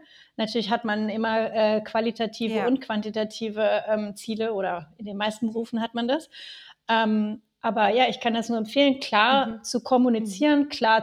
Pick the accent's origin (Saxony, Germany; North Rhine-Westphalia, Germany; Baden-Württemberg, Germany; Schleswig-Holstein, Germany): Baden-Württemberg, Germany; also born or lived in Finland; Ich lebe in Süddeutschland am schönen Bodensee. Bin allerdings erst vor 1,5 Jahren wieder hierher gezogen. Also es ist mein Heimatort und davor habe ich 17 Jahre lang in Finnland gelebt.